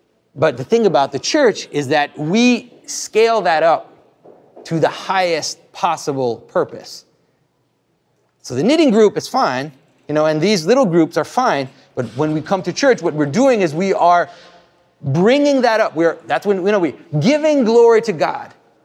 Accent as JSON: {"language": "English", "region": "Quebec", "country": "Canada", "said": "I'm from Quebec, a town 100 years ago in Quebec, where I'm from, which used to be the most Catholic place in the world, by the way, and not anymore."}